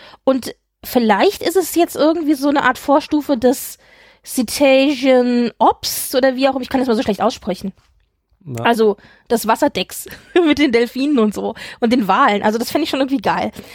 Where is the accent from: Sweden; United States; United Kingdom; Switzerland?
Sweden; ich bin ja Schwedin